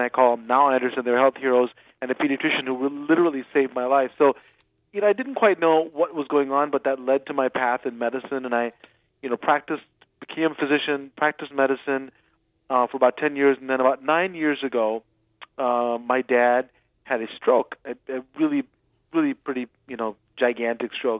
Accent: India; born there; So I was about 6 years old, I think, 6 years old, I was in India. I was born in India, and I was 6

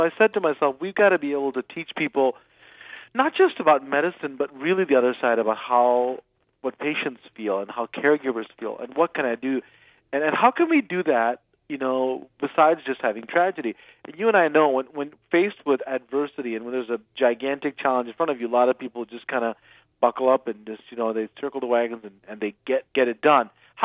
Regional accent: India; born there; So I was about 6 years old, I think, 6 years old, I was in India. I was born in India, and I was 6

